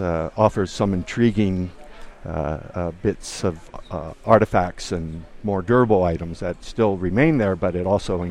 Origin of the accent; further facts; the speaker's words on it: Ohio, United States; And growing up in Ohio, there were certain practices that were similar.